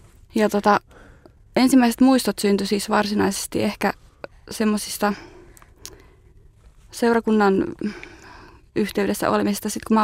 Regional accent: Kangasala, Pirkanmaa, Finland; Kangasalta mä oon kotoisin

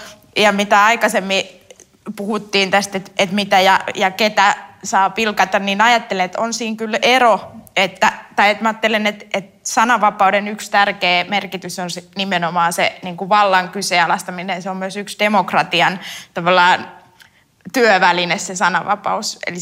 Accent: Espoo, Uusimaa, Finland; koska mä oon Espoosta kotoisin tai syntyisin

